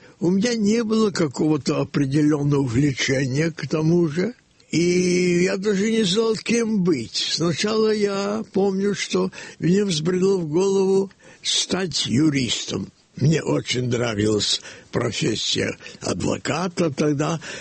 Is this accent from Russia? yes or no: no; Kyiv, Ukraine; Мои первые рисунки – это впечатления от гражданской войны в Киеве, в моем родном городе.